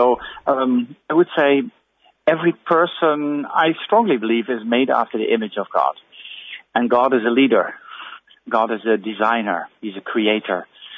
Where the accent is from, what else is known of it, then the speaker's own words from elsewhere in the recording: Netherlands; Well, I'm from Holland. I'm a Catholic